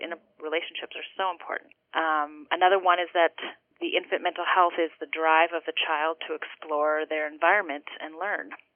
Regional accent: Duluth, Minnesota, United States; now in Two Harbors, United States; Yeah, well, I'm from Duluth originally. I was born and raised. I left for 10 years exploring different parts of the U.S. and came back here to be near family again.

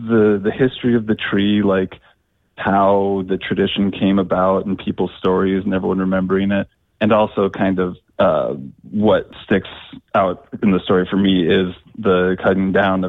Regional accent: Duluth, Minnesota, United States; So I was raised in Duluth

